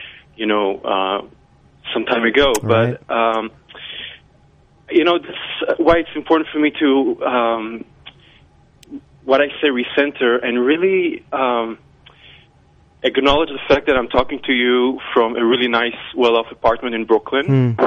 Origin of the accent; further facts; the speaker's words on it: Israel; So when I grew up in Israel, I was born in 78, so my childhood was through the 80s.